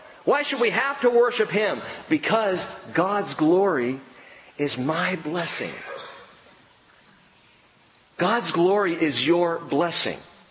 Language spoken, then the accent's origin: English; California, United States; See, we were raised in California, and that's what you do.